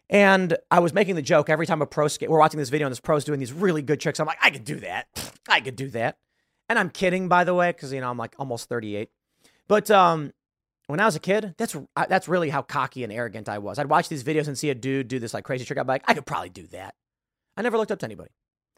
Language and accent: English; Chicago, Illinois, United States; I'll tell you who I am. I'm a dude from the South Side of Chicago.